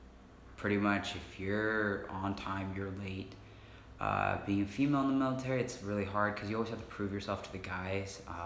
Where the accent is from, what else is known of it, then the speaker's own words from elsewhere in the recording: Portland, Oregon, United States; also born or lived in China; I'm 24. I was adopted, so I was brought in from China, became a citizen in 95, lived in Portland, Oregon.